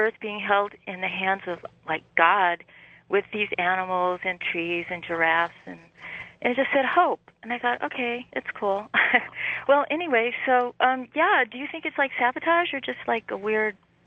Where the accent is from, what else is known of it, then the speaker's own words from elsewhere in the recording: Royal Oak, Michigan, United States; I talked to you in July, and I'm from Royal Oak.